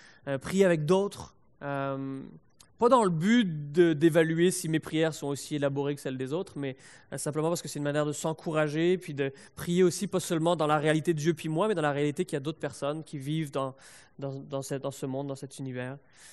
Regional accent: France; j'ai grandi en France

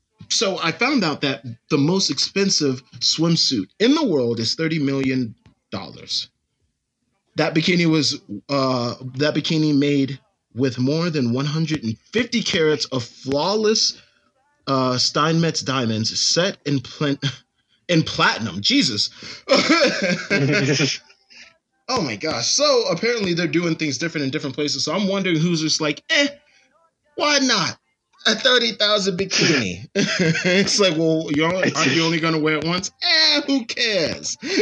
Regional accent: Florida, United States; I can say that because I'm from Florida.

